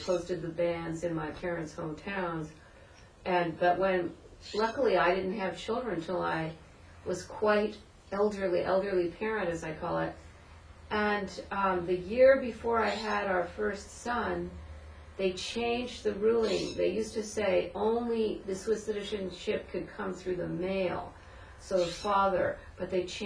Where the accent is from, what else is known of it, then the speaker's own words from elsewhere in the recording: United States; born there; But so even though I'm an American, I was the first one born here